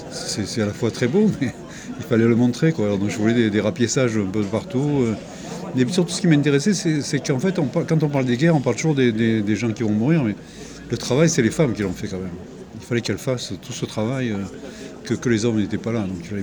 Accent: France; Mais voilà, je suis française.

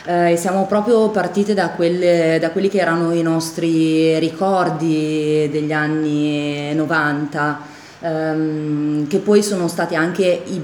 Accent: Mantua, Lombardy, Italy; born there; Noi siamo nate a Mantova e Mantova è molto simile come città, come aspetto, come sensazioni a Ferrara

